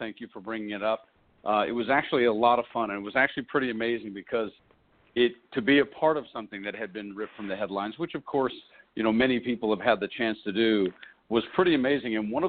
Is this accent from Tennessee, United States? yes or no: yes; Tennessee, United States; as opposed to just a sheer Southern dialect, which I'm from Tennessee.